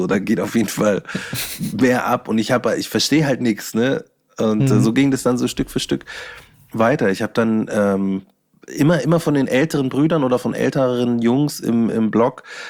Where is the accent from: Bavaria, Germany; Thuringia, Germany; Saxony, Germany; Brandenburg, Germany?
Bavaria, Germany; ich bin ein Bayer